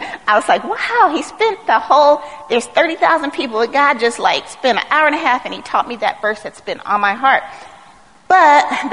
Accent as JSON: {"language": "English", "town": "Long Beach", "region": "California", "country": "United States", "tie": "born or raised there", "said": "I mean, I grew up in Long Beach and it was not the best area."}